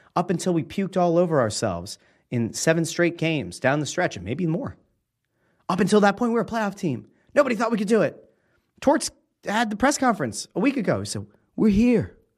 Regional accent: Pennsylvania, United States; I grew up in Schuylkill County.

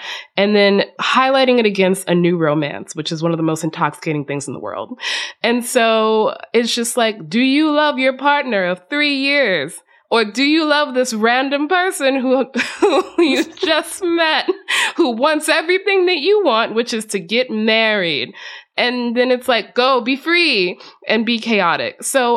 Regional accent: the South, United States; But also I grew up in the South.

